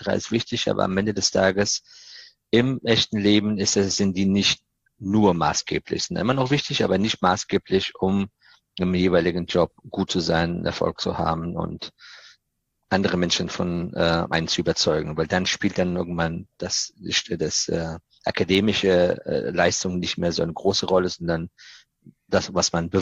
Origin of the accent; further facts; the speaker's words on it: Afghanistan; Und dann auch noch auf die Frage, wo kommst du her aus Afghanistan und damals war